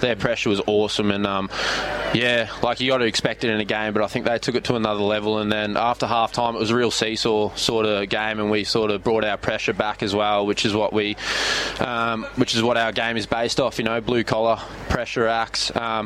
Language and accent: English; Bendigo, Victoria, Australia; No. Jakey Nile and I came from Bendigo. We knew James Worm and Ben Worm.